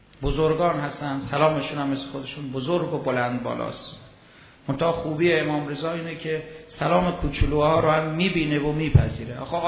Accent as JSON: {"language": "Persian", "country": "Iran", "said": "ما ایرانی هستیم، ما اومدیم زیارت"}